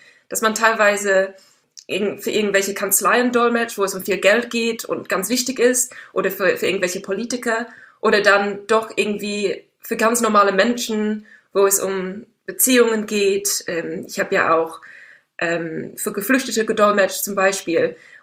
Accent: England, United Kingdom; born or raised there; German is a second language; now in Germany

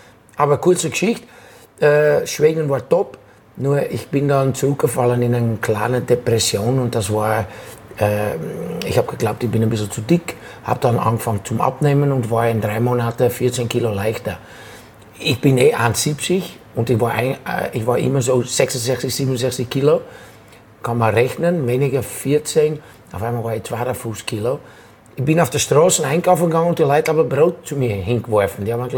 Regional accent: Rotterdam, South Holland, Netherlands; In meiner Heimatstadt Rotterdam.

